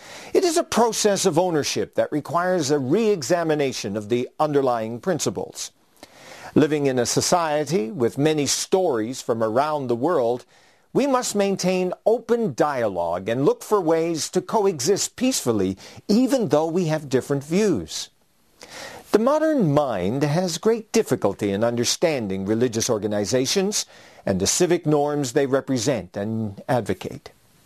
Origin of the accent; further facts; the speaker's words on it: Newfoundland and Labrador, Canada; Growing up in Newfoundland, listening to stories was a common way of life. It was how we learned our family history.